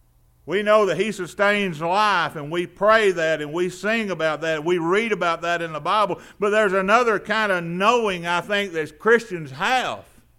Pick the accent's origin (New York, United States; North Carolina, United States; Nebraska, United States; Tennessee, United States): Tennessee, United States; "Where are you from?" I said, "Tennessee."